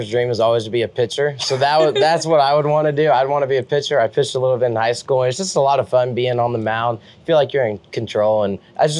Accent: Texas, United States; but it's also new for us being I'm from Texas, he's from Arizona, so it's really new.

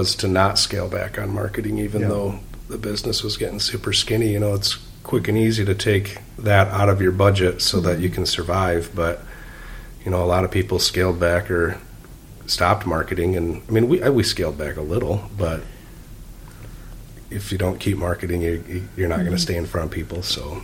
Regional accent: Ada, United States; And we love being in Ada. I grew up in Ada, so it was just kind of a sweet transition.

